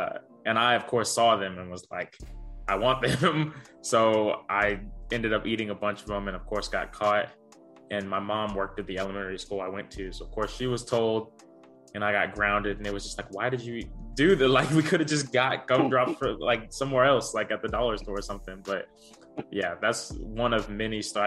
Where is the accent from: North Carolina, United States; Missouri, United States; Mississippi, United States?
North Carolina, United States; Charlotte; I am from Charlotte, North Carolina.